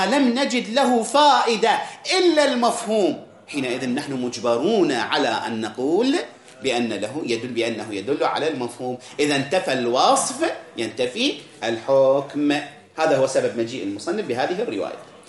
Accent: Iraq; إحنا عندنا الآن مثلا بالعراق، الآن بالفرات الأوسط

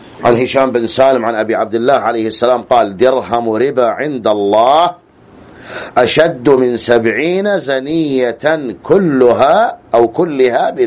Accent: Al-Ahsa, Eastern Province, Saudi Arabia; اذ في بلادنا الاحساء حرسها الله من كيد الاعداء

